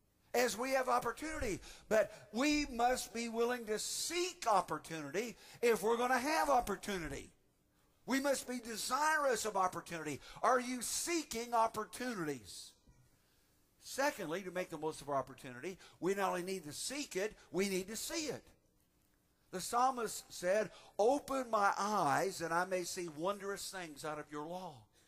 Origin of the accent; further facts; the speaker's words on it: Indiana, United States; It was a novel to me because where I grew up in Indiana, we had a blackboard.